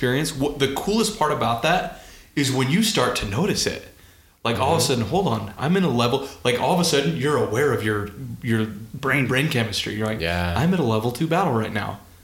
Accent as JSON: {"language": "English", "town": "Mill Creek", "region": "Utah", "country": "United States", "tie": "born or raised there", "said": "I remember growing up. I grew up in Mill Creek in Salt Lake"}